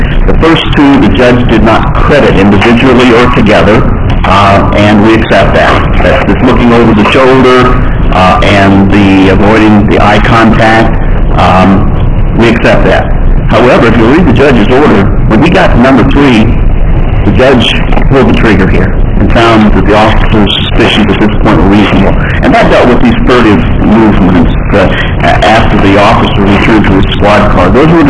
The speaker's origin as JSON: {"language": "English", "town": "Peoria", "region": "Illinois", "country": "United States", "said": "from Peoria, Illinois"}